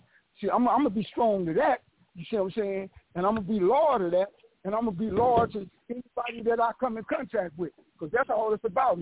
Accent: Watts, California, United States; You know, I come from there, man. I come from Watts

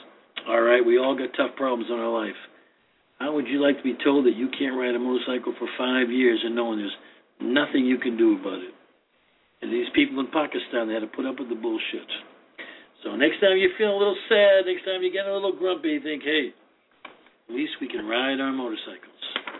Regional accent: Ireland; Sorry. I'm Irish.

